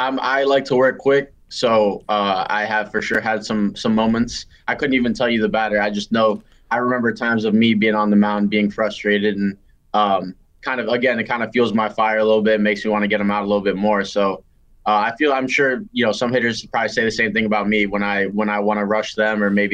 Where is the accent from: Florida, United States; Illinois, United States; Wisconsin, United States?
Florida, United States; I mean, I grew up in South Florida. I was supposed to go to the University of Miami before signing.